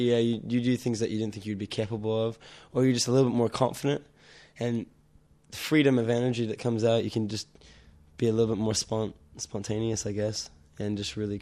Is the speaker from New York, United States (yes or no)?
no; California, United States; born there; moved away; I was born in California, and I came here in 86. I'm half Australian, half American, and my dad's Australian